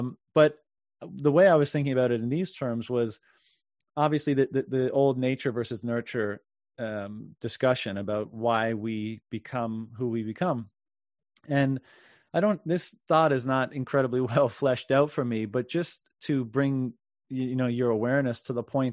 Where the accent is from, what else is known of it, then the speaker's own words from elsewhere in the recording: Canada; born there; the reason why I'm speaking English now is because I was born in Canada, right?